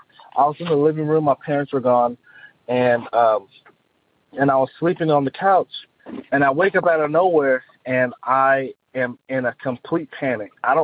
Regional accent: Austin, Texas, United States; I'm from Austin, Texas, and I've been having experiences with the paranormal for, I'm about to be 21, for about 21 years of my life.

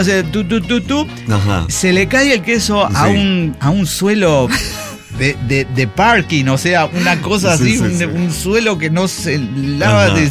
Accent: Mexico; soy mexicana

